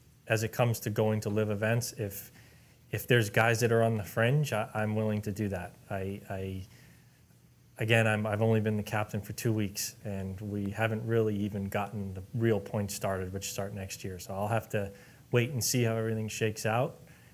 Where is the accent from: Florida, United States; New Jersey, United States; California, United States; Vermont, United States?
Vermont, United States; also born or lived in Queens, New York; to school here was a big undertaking from a kid that grew up in Vermont, and living in Queens and being a New Yorker really for 4 years was some of the best times of my life.